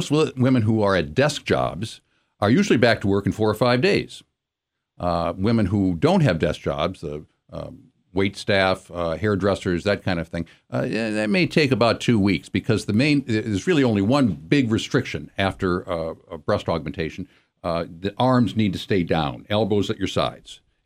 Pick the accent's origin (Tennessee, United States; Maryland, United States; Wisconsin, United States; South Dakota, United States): Wisconsin, United States; Madison; I was born and raised here in Madison.